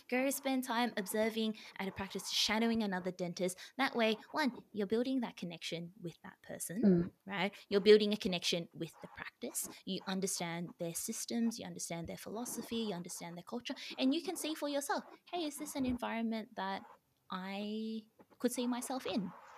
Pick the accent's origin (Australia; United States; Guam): Australia; Melbourne, Victoria; born there; also born or lived in Sydney; now in Brisbane, Australia; family's all in Melbourne. So I was born in Melbourne, studied in Sydney, but now I work in Brisbane.